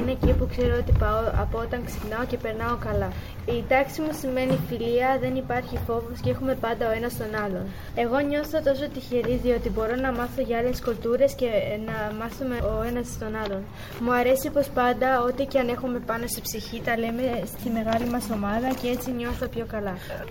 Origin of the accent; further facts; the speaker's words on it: Romania; και κατάγομαι από τη Ρουμανία.